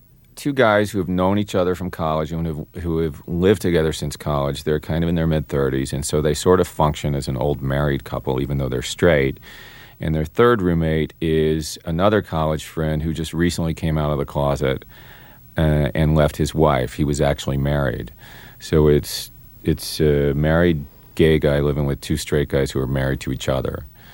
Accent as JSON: {"language": "English", "town": "Marietta", "region": "Georgia", "country": "United States", "tie": "born or raised there", "said": "I grew up in Marietta, and I grew up in the in Marietta, Georgia"}